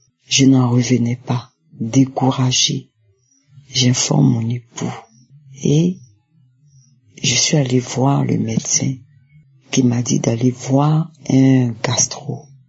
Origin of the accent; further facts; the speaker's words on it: Côte d’Ivoire; je suis une Ivoirienne vivant en Côte d'Ivoire.